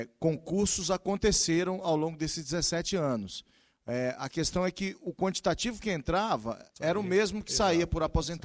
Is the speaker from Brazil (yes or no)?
yes; Planaltina, Brazil; lá na minha cidade, Planaltina, existe um distrito, pequeno distrito, que deve ter em torno aí de umas 60 casas.